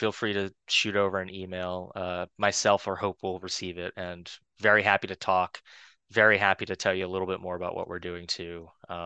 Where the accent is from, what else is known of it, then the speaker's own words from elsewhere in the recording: LaPlace, Louisiana, United States; I grew up in Laplace. My whole family is mostly from Norco, though.